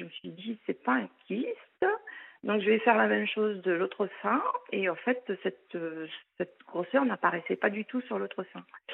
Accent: Château-Thierry, Hauts-de-France, France; now in Paris, France; mon père était déjà en France travailleur émigré. Et ensuite, j'ai fait toute ma scolarité, j'ai été élevée à Château-Thierry, la ville de Jean de La Fontaine. Et ensuite, je suis montée à Paris pour travailler.

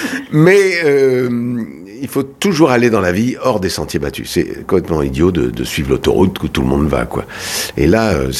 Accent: Le Manoir, Normandy, France; J'ai grandi en Normandie, près de Rouen. C'est entre Louviers et Pont-de-l'Arche. C'est un petit village qui s'appelle le Manoir sur Seine. C'est assez joli.

